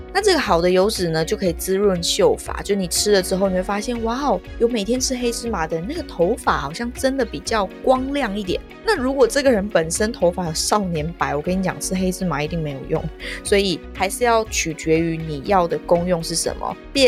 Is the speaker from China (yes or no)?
no; Yilan County, Taiwan; 因为我是宜兰人嘛，你知道宜兰人就是真的是偏好户外活动会比较多